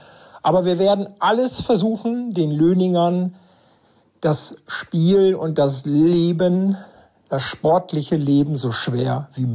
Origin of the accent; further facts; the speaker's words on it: Lower Saxony, Germany; moved away; habe ich als Spieler seinerzeit den Landkreis Cloppenburg verlassen und bin jetzt als Trainer in meine Heimat zurückgekehrt.